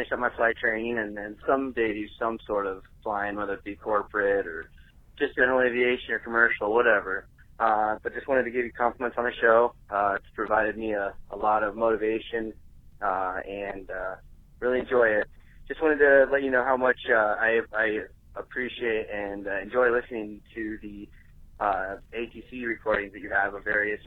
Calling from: Arizona, United States; I'm calling from Arizona.

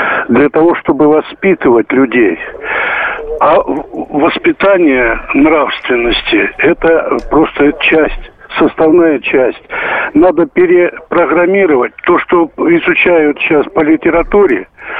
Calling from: Tver, Tver Oblast, Russia

